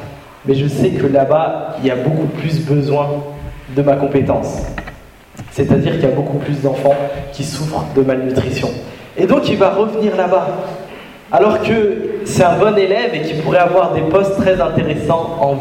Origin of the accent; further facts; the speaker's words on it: Rennes, Brittany, France; moi je viens de Rennes.